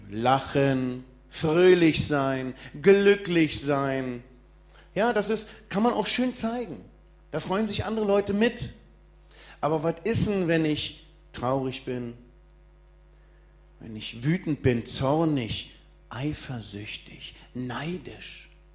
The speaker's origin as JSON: {"language": "German", "region": "Berlin", "country": "Germany", "said": "erstmal bin ich Berliner, dann kommen meine Eltern aus Bosnien, Kroatien, also noch Südländer, temperamentvoll."}